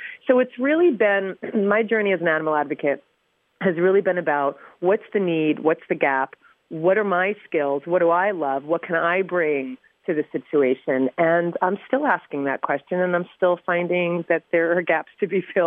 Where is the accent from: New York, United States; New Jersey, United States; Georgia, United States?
New Jersey, United States; I grew up in New Jersey. I grew up not knowing anything about animal issues.